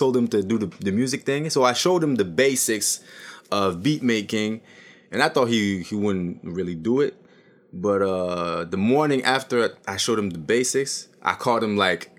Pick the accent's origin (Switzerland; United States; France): France; first language French; English is a second language; Because, you know, French is my first language, so you're going to hear it. But back then, it was, like, heavier, like...